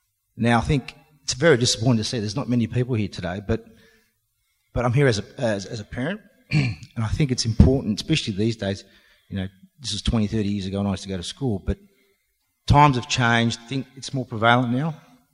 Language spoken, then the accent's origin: English; Braybrook, Victoria, Australia; I grew up in total poverty in the western suburbs. I went to Braybrook High. We grew up around Braybrook.